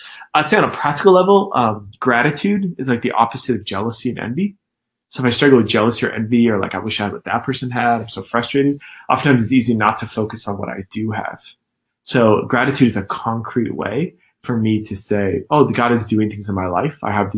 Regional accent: Scottsdale, Arizona, United States; first language English; English is my first language. I'm from South Scottsdale, you guys. I have an accent, okay?

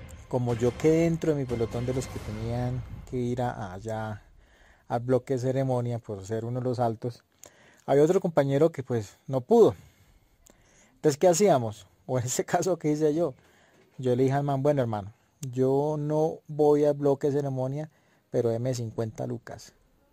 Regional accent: Cúcuta, Norte de Santander, Colombia; En mi caso, yo soy de Cúcuta, y en mi caso pues nadie iba a ir.

